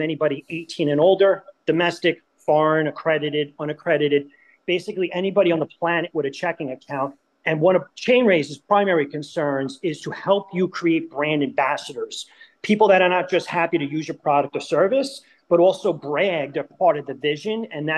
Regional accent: Long Island, New York, United States; accent: New York; I know you could tell because I can't shake the accent, no matter how hard I try. But I grew up on Long Island

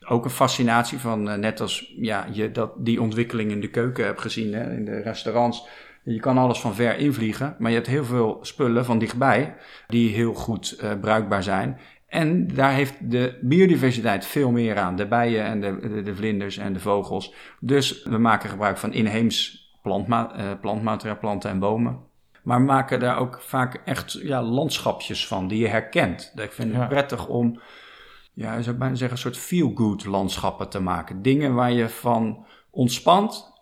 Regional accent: Rotterdam, South Holland, Netherlands; Ik kom uit Rotterdam, een stad vroeger hard, kaal natuurlijk gebombardeerd, veel open plekken, winderig.

